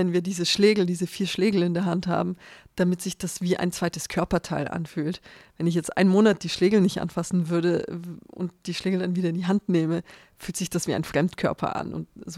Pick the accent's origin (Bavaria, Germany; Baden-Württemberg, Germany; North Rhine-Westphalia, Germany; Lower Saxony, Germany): Bavaria, Germany; Hof; Ich komme aus Hof aus Bayern und meine Eltern kommen aus Bulgarien, aber sie haben beide bei den Hofer Symphonikern im Orchester gespielt. Und deswegen bin ich auch in Deutschland geboren.